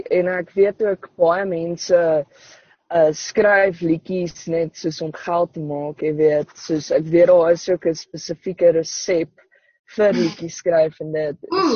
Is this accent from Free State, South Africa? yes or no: no; Polokwane, Limpopo, South Africa; Ek kom van Polokwane af en ek doen nou my honeurs in korporatiewe kommunikasie